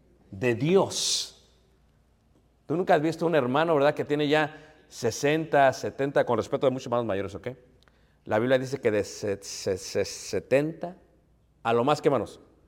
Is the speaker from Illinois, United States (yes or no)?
yes; Chicago, Illinois, United States; No sé si son fanáticos de los Lakers, pero yo vengo de Chicago.